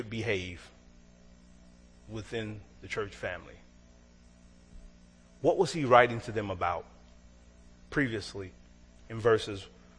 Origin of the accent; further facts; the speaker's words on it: Paducah, Kentucky, United States; We were traveling back to my hometown, Paducah, Kentucky